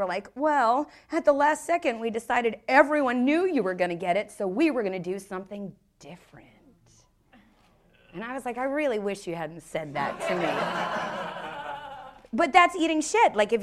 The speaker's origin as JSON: {"language": "English", "region": "New York", "country": "United States", "said": "I always say, I'm a New Yorker and I'm direct and I want to build you up."}